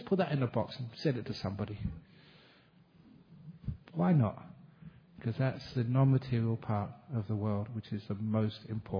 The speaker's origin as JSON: {"language": "English", "region": "England", "country": "United Kingdom"}